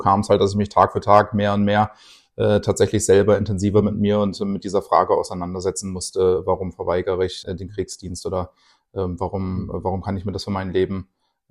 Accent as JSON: {"language": "German", "region": "Lower Saxony", "country": "Germany", "tie": "born or raised there", "said": "Ich bin in Niedersachsen groß geworden, an der Nordsee."}